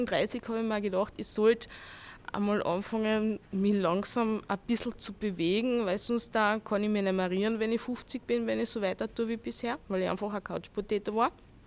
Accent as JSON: {"language": "German", "region": "Carinthia", "country": "Austria", "moved": "yes", "lives_now": "Vienna, Austria", "said": "Ich sehe mich mittlerweile nicht mehr so als Kärntnerin."}